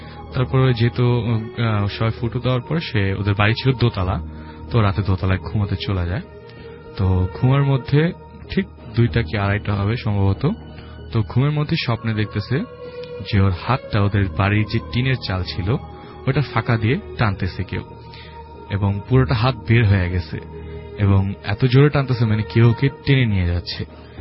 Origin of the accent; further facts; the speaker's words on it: Mirpur, Dhaka Division, Bangladesh; hello listeners … Mirpur থেকে